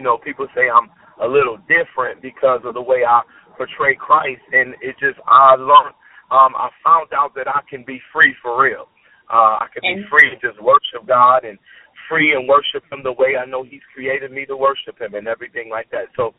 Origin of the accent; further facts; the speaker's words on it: North Chicago, Illinois, United States; Born and raised in North Chicago, two parents, born and raised in a two-parent household.